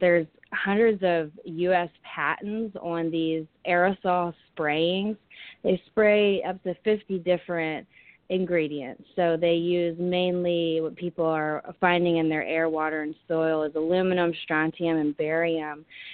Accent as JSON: {"language": "English", "region": "East Coast", "country": "United States", "tie": "born or raised there", "said": "I grew up in the United States and basically spent most of my time on the East Coast."}